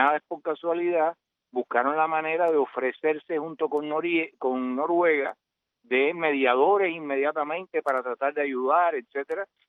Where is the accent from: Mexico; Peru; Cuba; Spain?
Cuba; nosotros como cubanos